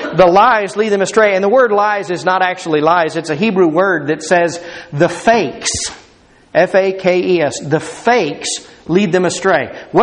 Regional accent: Fort Worth, Texas, United States; And as every little boy dreams growing up in Fort Worth, Texas, you want to grow up and you want to be a Texas Ranger.

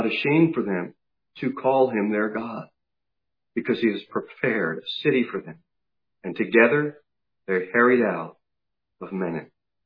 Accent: United States; Look, I care as an American. I care.

